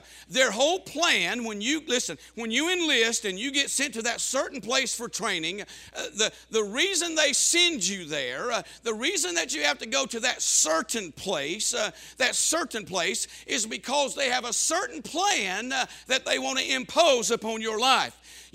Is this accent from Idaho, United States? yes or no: no; Alabama, United States; I was from Alabama, never been out of the state.